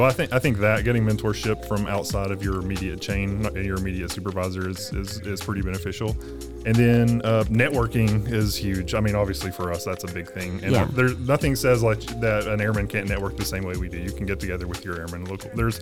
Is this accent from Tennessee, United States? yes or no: yes; Tennessee, United States; I'm going home. I'm from Tennessee. I'm going back home to spend time with family